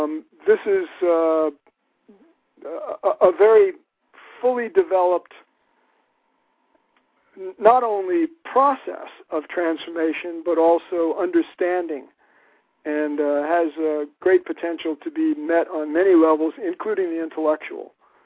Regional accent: New York, United States; I came from New York myself.

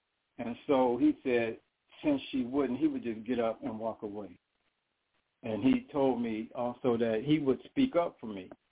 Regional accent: Detroit, Michigan, United States; Okay, I was raised in Detroit.

